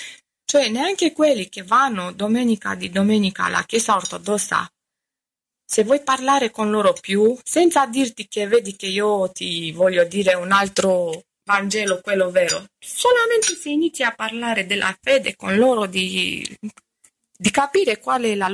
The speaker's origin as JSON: {"language": "Italian", "country": "Romania", "second_language": "Italian", "moved": "as an adult", "lives_now": "Italy", "said": "io so che ho vissuto questa realtà da rumena che sono venuta in Italia da 19 anni a lavorare"}